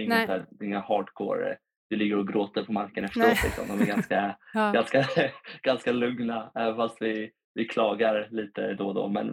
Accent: Vaxholm, Stockholm County, Sweden; Jag växte upp i Vaxholm.

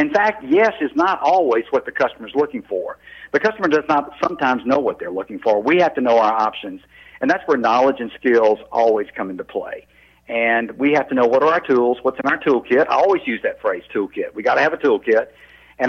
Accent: Mississippi, United States; I grew up in North Mississippi, just south of Memphis, and it was a part of the world, a part of the country that was known for hospitality.

